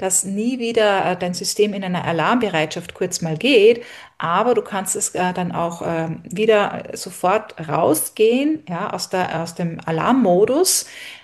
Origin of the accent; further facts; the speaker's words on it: Austria; Ich bin auf einem Bauernhof auch groß geworden in Österreich.